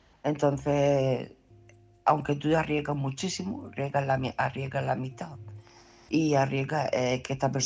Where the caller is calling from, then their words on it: Murcia, Region of Murcia, Spain; de Murcia.